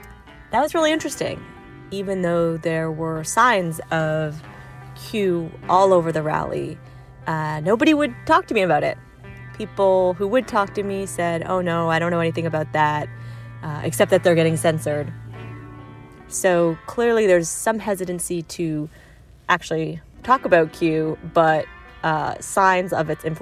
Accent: Toronto, Ontario, Canada; Earlier this fall, I was back in my hometown of Toronto

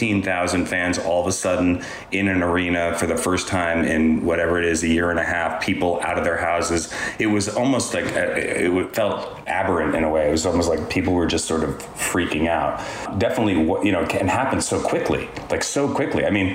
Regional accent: New York, United States; And I also felt like I'm a New Yorker, too.

